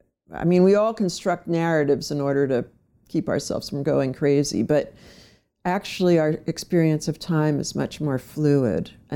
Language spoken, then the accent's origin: English; Trenton, New Jersey, United States; born there; Well, I was born in Trenton, New Jersey. I come from an immigrant family.